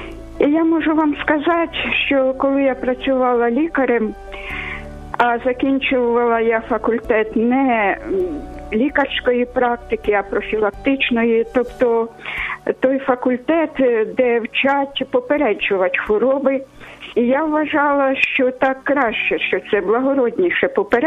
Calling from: Kyiv, Ukraine; Я з Києва телефоную.

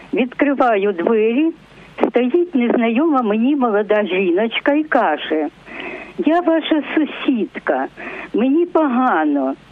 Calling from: Kharkiv, Kharkiv Oblast, Ukraine

